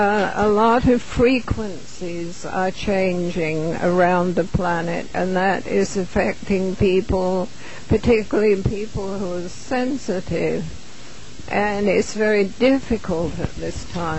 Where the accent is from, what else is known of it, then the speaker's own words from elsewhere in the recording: England, United Kingdom; now in United States; I had been researching and lecturing about space beings from when I was in England, and I grew up in England.